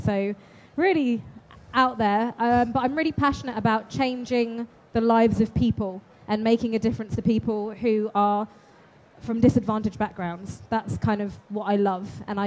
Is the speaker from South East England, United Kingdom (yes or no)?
yes; Southampton, South East England, United Kingdom; I was born in Southampton, so I'm from Hampshire originally, but both my parents came over from the Indian Ocean island of Mauritius. So growing up, I was from second generation.